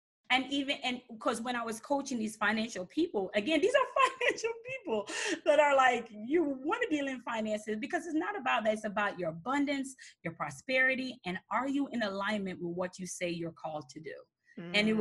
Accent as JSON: {"language": "English", "country": "Jamaica", "tie": "born there", "moved": "yes", "said": "I'm an immigrant. I'm Jamaican and Chinese. So I was born in Jamaica."}